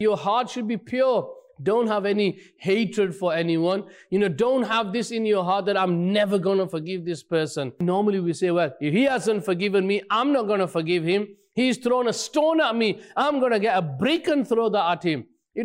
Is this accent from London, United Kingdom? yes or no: no; Burnley, North West England, United Kingdom; I am from Burnley.